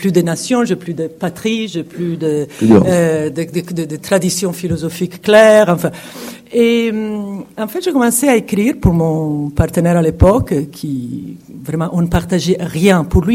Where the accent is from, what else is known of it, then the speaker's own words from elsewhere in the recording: Italy; French is a second language; moved away as an adult; now in France; Moi, je suis une Italienne qui vit depuis longtemps à l'étranger. Je suis partie de l'Italie aussi pour des raisons personnelles.